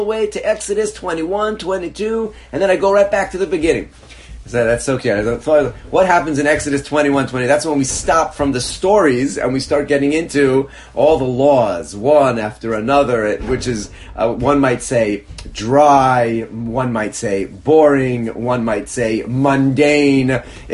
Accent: Northeast, United States; This is my first experience down south. I grew up in the Northeast

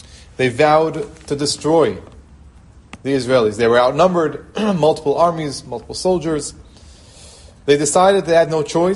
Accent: New York, United States; I'm a New Yorker and I'll gladly do it.

